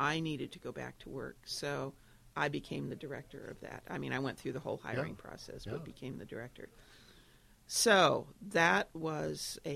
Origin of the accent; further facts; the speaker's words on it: Tacoma, Washington, United States; I grew up in Tacoma, then went to school in Wisconsin and lived in Oregon, and then came back after I got divorced. Chose to come back to Tacoma.